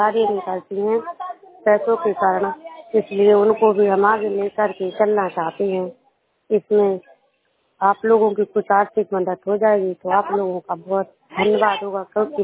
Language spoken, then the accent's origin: Hindi; Assam, India; मैं चिरंगा ब्लॉक से हूँ।